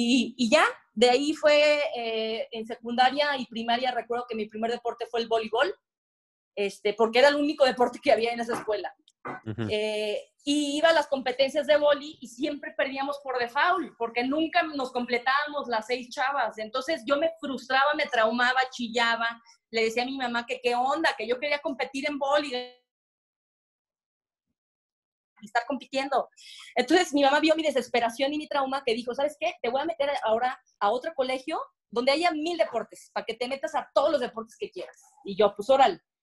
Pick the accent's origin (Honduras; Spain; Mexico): Mexico; Guadalajara, Jalisco; yo soy de Guadalajara, tengo dos hermanas mayores y soy como la pilón, o sea, me llevan como 6 años.